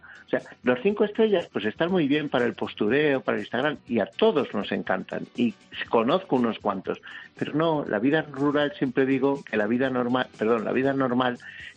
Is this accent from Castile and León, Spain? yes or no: yes; Castile and León, Spain; los que somos castellano-leoneses y somos un poco más ásperos